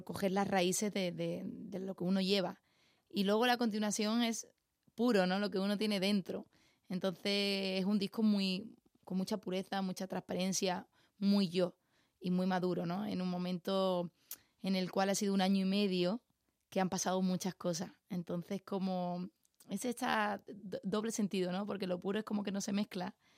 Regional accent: Seville, Andalusia, Spain; moved away as an adult; now in Madrid, Spain; nací en Sevilla, en Triana, y eso al final se te queda muy adentro, ¿no? Entonces esos son mis raíces.

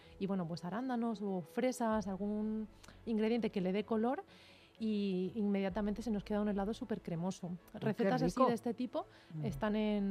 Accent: Torrevieja, Valencian Community, Spain; De Torrevieja.

